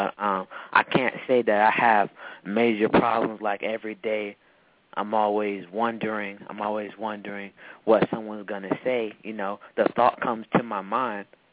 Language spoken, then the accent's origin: English; Tampa, Florida, United States; Assalamu alaikum. … I'm 13 years old. I'm from Tampa, Florida.